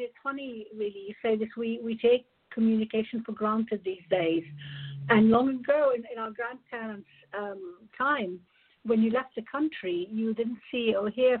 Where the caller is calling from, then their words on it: England, United Kingdom; I just wanted to say I'm calling from England